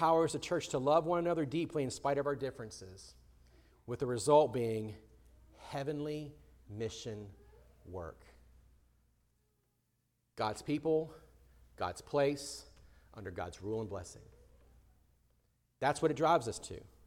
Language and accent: English; United States; because I'm American.